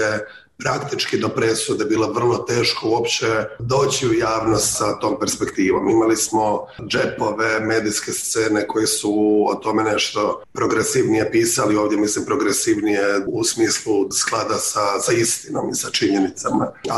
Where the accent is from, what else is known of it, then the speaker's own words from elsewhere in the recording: Petrinja, Sisak-Moslavina County, Croatia; ja sam iz Petrinje, mi smo prije otprilike godinu dana imali groznu seriju potresa